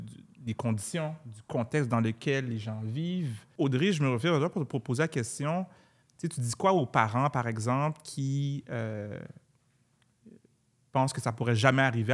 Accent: Anjou, Quebec, Canada; j'ai grandi à Anjou, puis il s'en passait des choses à Anjou.

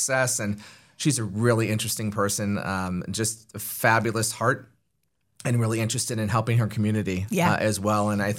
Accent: New York, United States; I grew up in Western New York. I was a student at SUNY Buffalo

